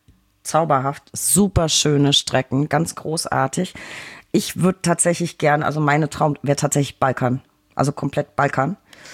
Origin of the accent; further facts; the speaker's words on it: Bavaria, Germany; Ich komme auch aus Franken ursprünglich.